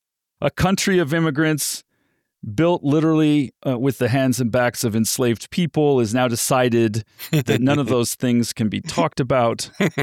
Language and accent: English; California, United States; now in Phoenix, United States; I mean, I live in Phoenix, Arizona. I'm from California. I've lived all over the world, but for the past 10 years or so, we've been here in Arizona.